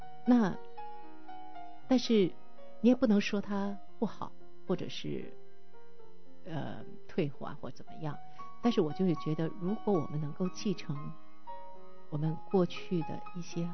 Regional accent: China; 我觉得因为我们中国人的语言真的是很丰富很丰富

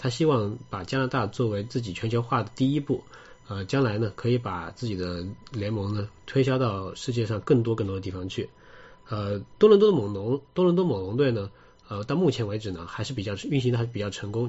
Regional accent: China; 就像可能像乒乓球之于我们中国人一样

